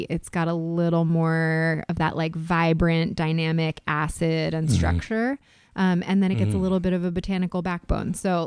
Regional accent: California, United States; also born or lived in Spain; No, I'm from California originally.

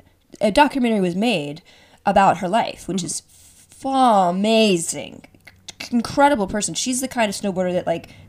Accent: the South, United States; now in New York, United States; I grew up in the South. Mm-hmm. There were not a lot of snows, and I now live in the Northeast. I live in New York

